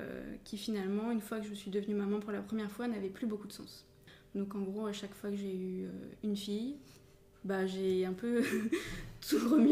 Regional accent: Hauts-de-France, France; c'est la Picardie. D'accord. Et du coup, un département qui ressemble à la Mayenne, l'Aisne, très agricole

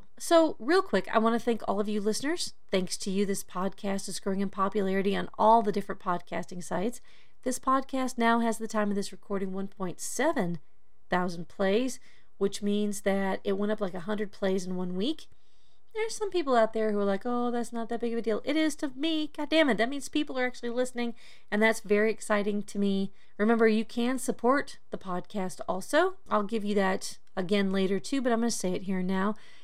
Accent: Texas, United States; I grew up in Texas, and when I was a kid, there were only about 5 TV channels.

